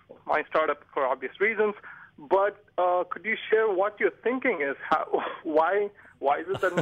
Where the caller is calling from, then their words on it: Fremont, California, United States; I'm calling from Fremont.